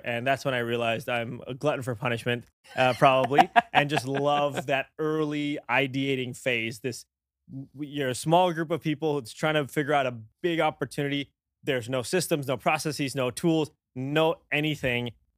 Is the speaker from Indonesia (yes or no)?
yes; Indonesia; We grew up together in Indonesia.